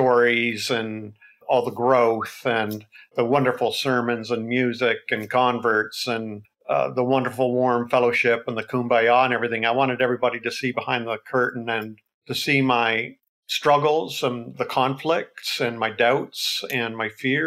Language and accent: English; Canada; I'm Canadian. We're living in Canada.